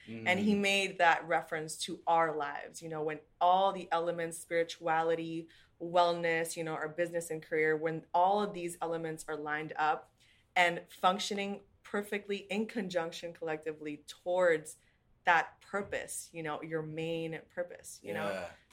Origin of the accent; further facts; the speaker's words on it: Puerto Rico; now in New York City, United States; So originally, I'm born and raised in Puerto Rico. I've been living in New York City for a year and a half.